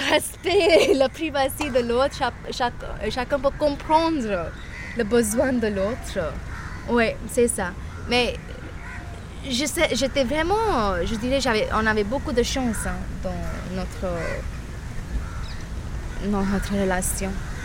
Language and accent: French; Mumbai, Maharashtra, India; Bobby et moi, nous sommes de Bombay.